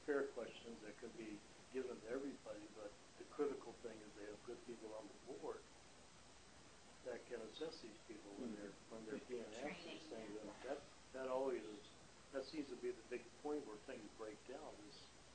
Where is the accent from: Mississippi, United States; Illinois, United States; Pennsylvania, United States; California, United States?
California, United States; No, I come from California.